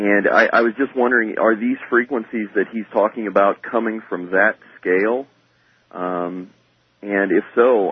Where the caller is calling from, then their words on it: Dayton, Ohio, United States; I'm calling from Dayton, Ohio.